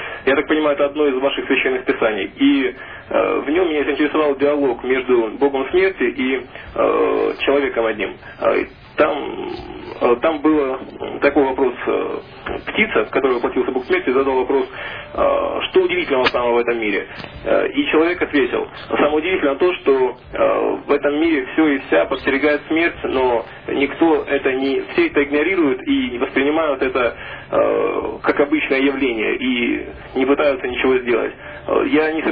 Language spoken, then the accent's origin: Russian; Zaporizhzhia, Zaporizhzhia Oblast, Ukraine; я из Запорожья.